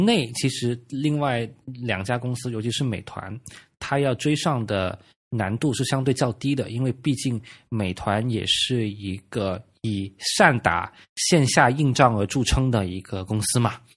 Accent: Beijing, China; 就我是北京人，我预订北京的酒店。

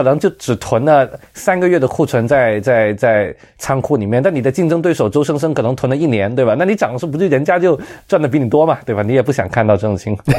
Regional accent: China; 我们中国人好像传统买东西就喜欢那种很亮的

